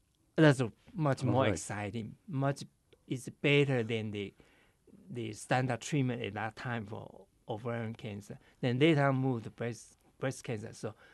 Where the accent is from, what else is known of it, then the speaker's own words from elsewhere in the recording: Taiwan; I'm from Taiwan, and that I always feel that I want to do something that society that I have today, I grew up there